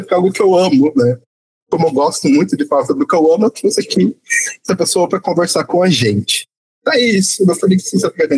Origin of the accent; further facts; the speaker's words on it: Brazil; nós temos problemas de vida, porque nós somos brasileiros.